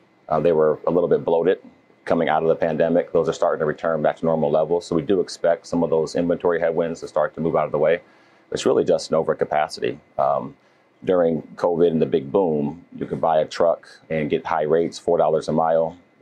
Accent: Omaha, Nebraska, United States; It's great to be back in Omaha, my hometown.

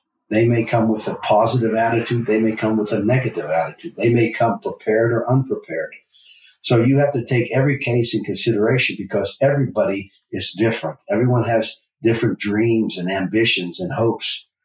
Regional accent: Pittsburgh, Pennsylvania, United States; We root for the Pittsburgh Steelers. I'm from Pittsburgh, so Pittsburgh Steelers.

